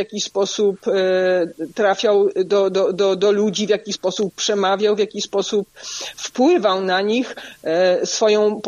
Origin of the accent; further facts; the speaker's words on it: Korsze, Warmian-Masurian Voivodeship, Poland; ja pochodzę z Korsz, na pograniczu Warmii i Mazur